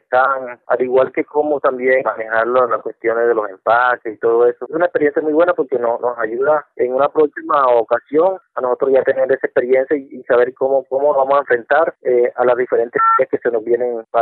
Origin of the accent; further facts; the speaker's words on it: Tuchín, Córdoba, Colombia; yo soy acá de Tuchín, acá trabajamos lo que es la caña flecha, elaboración de sombrero fino volteado y otros productos que se elaboran con la misma fibra.